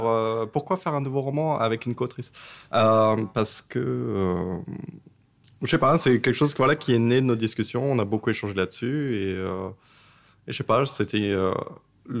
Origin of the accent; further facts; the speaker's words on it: Brittany, France; now in Paris, France; on vient tous les deux de Bretagne, on s'est retrouvés là, propulsés à Paris.